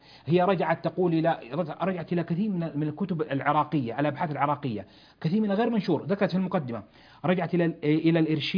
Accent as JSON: {"language": "Arabic", "town": "Jeddah", "region": "Makkah Province", "country": "Saudi Arabia", "said": "في جامعة الملك عبد العزيز عندنا بجدة"}